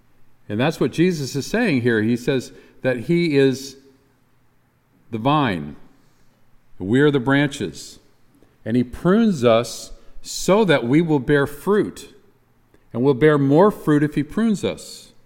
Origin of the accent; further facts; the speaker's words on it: Michigan, United States; Now, I grew up in the state of Michigan, which is as close to being Canadian as any American state.